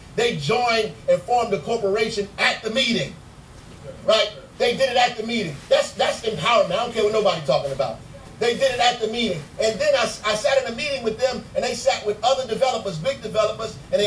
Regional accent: Newark, New Jersey, United States; I grew up in Newark, for real, right?

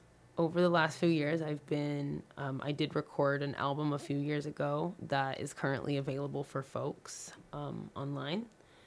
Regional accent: Sacramento, California, United States; now in Bay Area, United States; I've been living in the Bay Area, and I'm from Sacramento

